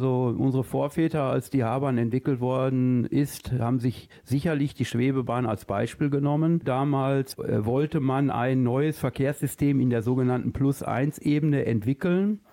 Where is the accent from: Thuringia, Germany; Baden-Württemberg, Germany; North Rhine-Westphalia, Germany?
North Rhine-Westphalia, Germany; Waltrop; ich komme selbst aus Waltrup und dann hier nach Dortmund.